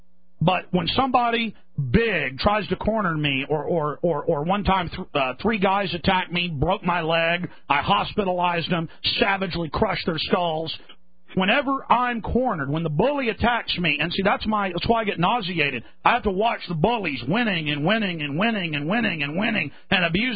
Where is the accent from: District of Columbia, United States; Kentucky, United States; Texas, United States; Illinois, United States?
Texas, United States; Dallas; You know, growing up in Dallas was a lot rougher than Austin.